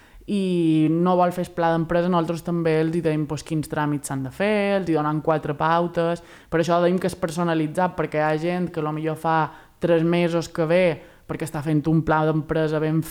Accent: Palma, Balearic Islands, Spain; Jo som de Palma i a Palma ha arribat.

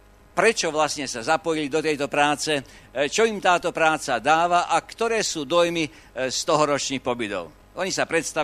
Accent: Vojvodina, Serbia; pomaly 10% alebo aj viacej 12% návštevníkov sme z Dolnej Zeme.

